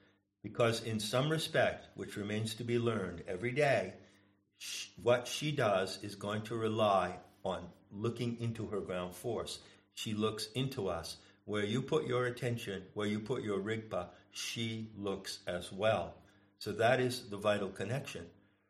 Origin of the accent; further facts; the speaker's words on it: United States; Look at me, I'm an American, and look at what's done in my name.